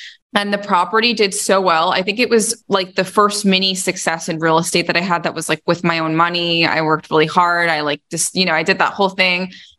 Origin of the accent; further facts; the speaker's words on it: New York, United States; now in Arizona, United States; I was, I'm born and raised in New York originally. I had my real estate license before I went to school.